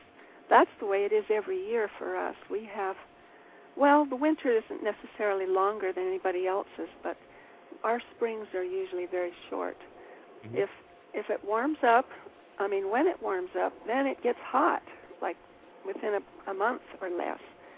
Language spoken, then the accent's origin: English; Utah, United States; around here, we're from Utah